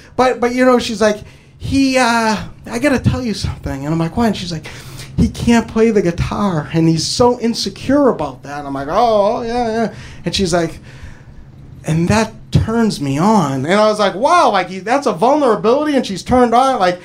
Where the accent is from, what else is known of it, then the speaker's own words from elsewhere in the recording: New Hampshire, United States; I'm originally from New Hampshire.